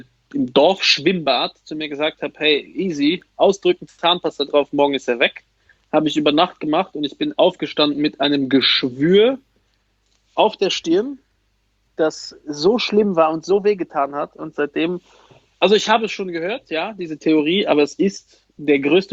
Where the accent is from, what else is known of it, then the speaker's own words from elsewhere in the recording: Luxembourg; Bei uns in Luxemburg heißt das Lastik.